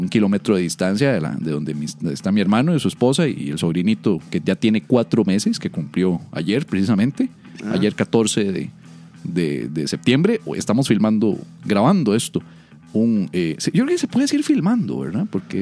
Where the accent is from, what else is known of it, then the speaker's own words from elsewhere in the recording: Costa Rica; Yo, como buen costarricense, fui en la tarde.